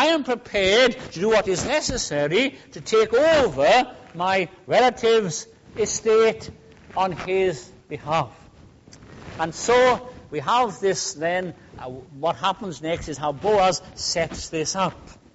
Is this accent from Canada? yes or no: no; Wales, United Kingdom; now in London, United Kingdom; When I was growing up in Wales back in the 70s